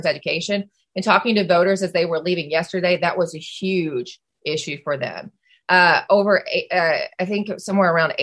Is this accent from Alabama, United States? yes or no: no; Virginia, United States; I'm a Virginia resident, I'm born and bred in Virginia.